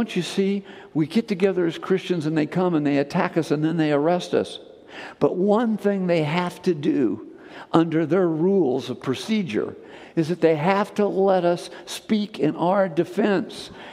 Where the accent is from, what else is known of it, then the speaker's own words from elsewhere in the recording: United States; born there; I love the fact I was born in America.